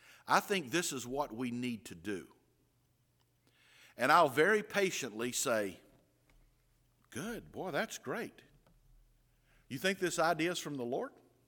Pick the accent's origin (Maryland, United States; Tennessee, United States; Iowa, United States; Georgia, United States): Georgia, United States; Growing up in South Georgia, there's an old saying that says, don't air your dirty laundry.